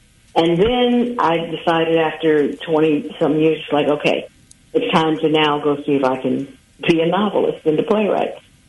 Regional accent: Atlanta, Georgia, United States; She was a librarian at Spelman College in Atlanta, which is my hometown.

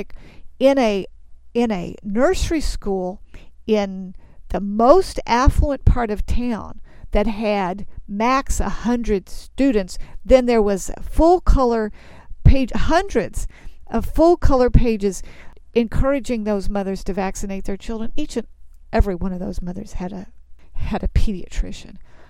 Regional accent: United States; And I'm an American. And I was reared that we were for liberty and justice for all.

